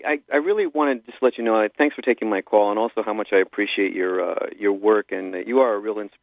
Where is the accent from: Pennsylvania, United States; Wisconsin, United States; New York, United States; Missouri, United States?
New York, United States; Not that I'm Jewish, but I am from New York and grew up around the same time period.